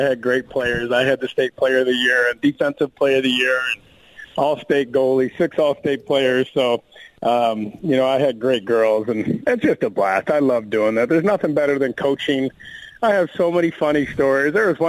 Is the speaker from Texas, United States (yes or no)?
no; Tampa, Florida, United States; After, obviously, Tampa's my hometown. That's where I grew up. I went to high school a mile from the stadium, though.